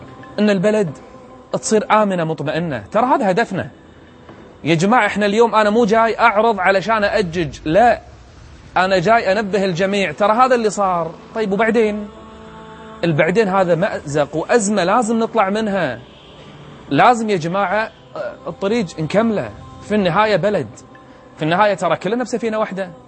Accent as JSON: {"language": "Arabic", "country": "Kuwait", "said": "ديرتنا الكويت،"}